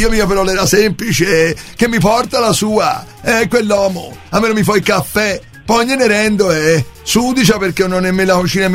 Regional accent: Florence, Tuscany, Italy; Sì, sono di Firenze, ma non sono tornato a queste parti.

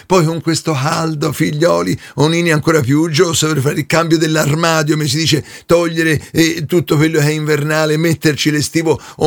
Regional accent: Livorno, Tuscany, Italy; Anch'io sono di Livorno

